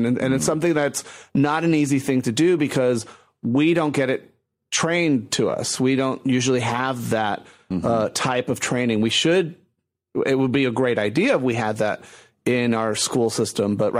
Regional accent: Puerto Rico; now in Chicago, United States; growing up in Puerto Rico and traveling back and forth to Texas as a child and seeing my mother's family, I always felt very much like an outsider.

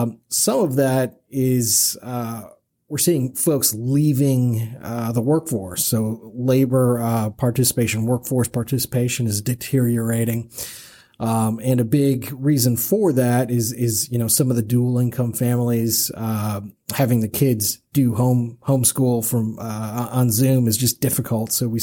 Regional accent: Michigan, United States; I'll tell you what, I grew up in Michigan and witnessed Detroit firsthand.

